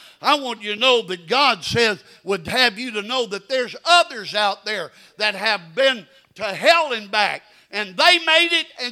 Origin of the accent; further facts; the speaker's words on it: Channelview, Texas, United States; did I mention to you that I was raised in Channelview, Texas?